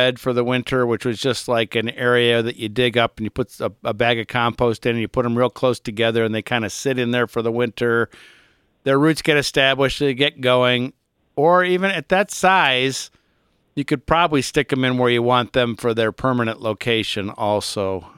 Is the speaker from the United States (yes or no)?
yes; Aurora, Ohio, United States; And I had, in the house I grew up in Aurora, Ohio, had a line of those poplars right in front of the house.